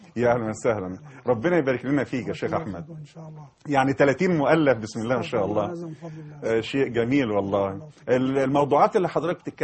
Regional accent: Egypt; بالنسبة لنا إحنا كمصريين بالذات يا جماعة

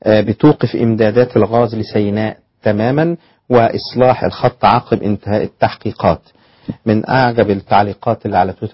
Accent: Damietta, Damietta Governorate, Egypt; وانتوا عارفين أن أنا دمياطي

